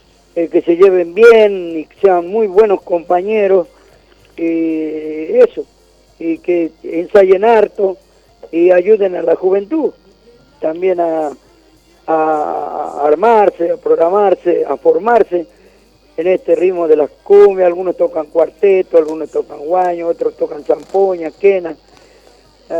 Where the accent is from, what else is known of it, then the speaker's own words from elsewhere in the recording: La Quiaca, Jujuy, Argentina; also born or lived in Higuera; yo nací en Higuera, a 20 kilómetros de Villazón, y me crié en La Quiaca cuando era niño, allá